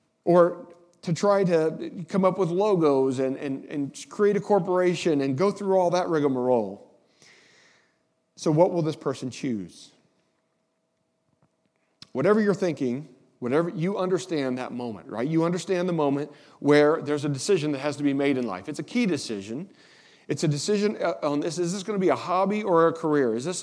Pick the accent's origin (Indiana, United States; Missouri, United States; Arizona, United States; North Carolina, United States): Indiana, United States; So my little hometown in Indiana it's tiny, it's dinky